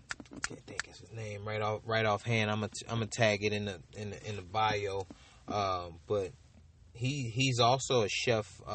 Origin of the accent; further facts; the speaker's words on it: New Orleans, Louisiana, United States; moved away; growing up in New Orleans, like, you know, we really believe in that that Southern hospitality